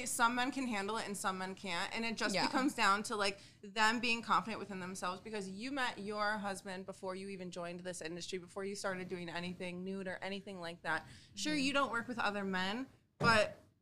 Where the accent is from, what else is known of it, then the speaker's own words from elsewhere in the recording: Wisconsin, United States; I'm from Wisconsin, and I hear, like, so many of my friends back home talk about the shit that they do.